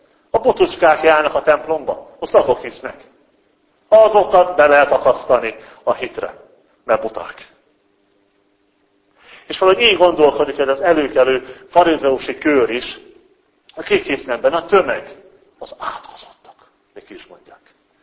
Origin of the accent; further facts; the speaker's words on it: Debrecen, Hajdú-Bihar, Hungary; debreceni vagyok, hát még ilyet nem hallottam